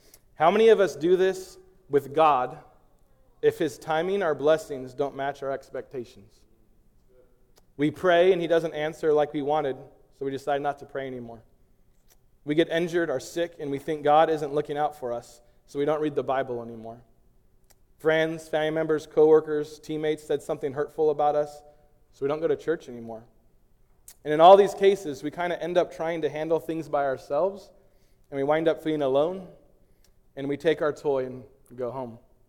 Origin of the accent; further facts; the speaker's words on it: Visalia, California, United States; He grew up in Hanford. I grew up in Visalia.